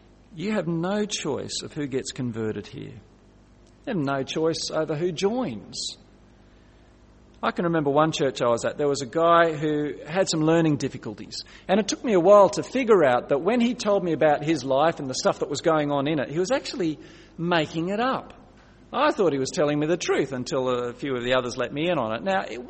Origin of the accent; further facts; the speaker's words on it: Australia; And I grew up in Australia with just my immediate family.